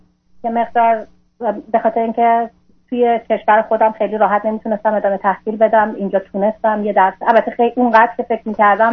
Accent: Iran; now in Canada; من در حقیقت اول که از ایران اومدم بیرون توی شهر دیگه ای از کانادا بودم،

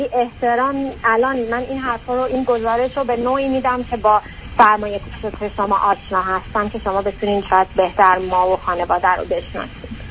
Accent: Iran; من و برادرم که خارج از ایران زندگی میکنیم و مقیم اینجا هستیم

